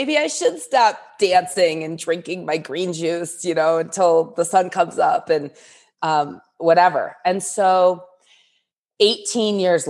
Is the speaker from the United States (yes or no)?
yes; Detroit, Michigan, United States; But so I grew up in the Detroit area and in a suburb of Detroit